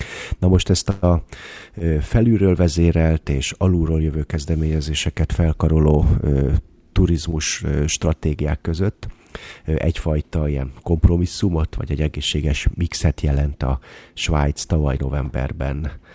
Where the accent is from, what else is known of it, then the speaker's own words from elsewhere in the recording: Hungary; now in Austria; és hát magyarként és Ausztriából is én vagyok az első, aki ebből a régióból így csatlakoztam